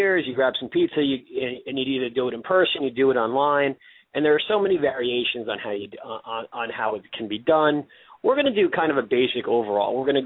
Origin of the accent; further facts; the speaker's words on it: Wayne, New Jersey, United States; in New York City and in Wayne, New Jersey, my hometown.